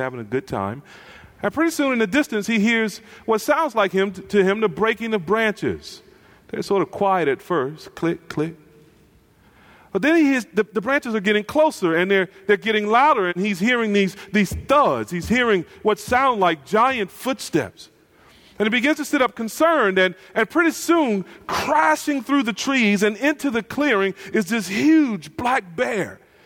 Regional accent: North Carolina, United States; I'm from North Carolina originally, not far from the mountains. In the mountains of North Carolina is still a storytelling culture.

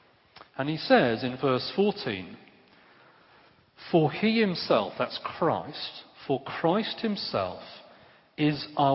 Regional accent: England, United Kingdom; It was obviously a disappointing Six Nations for an Englishman like me. But I am half Welsh

